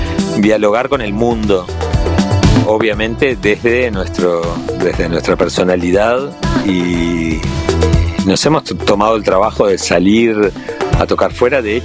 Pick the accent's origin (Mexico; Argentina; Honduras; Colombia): Mexico; Mexico City; que me crié en la Ciudad de México, viví muchos años cuando era un niño